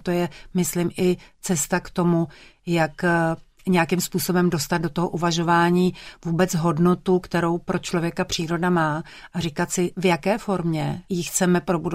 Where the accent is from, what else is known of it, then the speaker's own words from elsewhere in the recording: Prague, Czechia; já jsem vyrůstala v Rušné pražské čtvrti